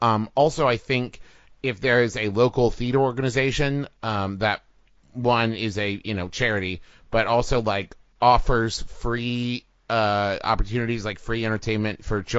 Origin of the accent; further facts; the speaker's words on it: Huntington, West Virginia, United States; One is my hometown, Huntington, West Virginia. I love very much.